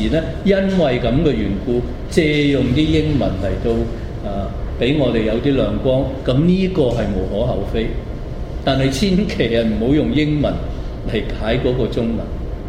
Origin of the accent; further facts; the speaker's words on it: China; 我哋中國人，我哋咪就係咁樣咁一解就通。